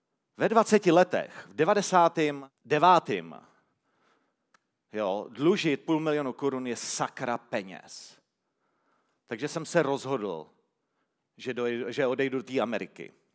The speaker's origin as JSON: {"language": "Czech", "town": "Děčín", "region": "Ústí nad Labem Region", "country": "Czechia", "tie": "born there", "said": "narodil jsem se v Děčíně, což je sice super město, ale trochu limitující, co se týče kam dál."}